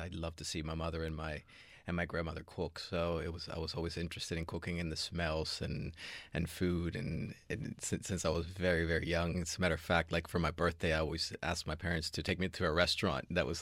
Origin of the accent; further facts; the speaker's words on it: Caracas, Capital District, Venezuela; English is a second language; now in Miami, United States; I'm from Caracas, so I love the sea. I love to be by the ocean.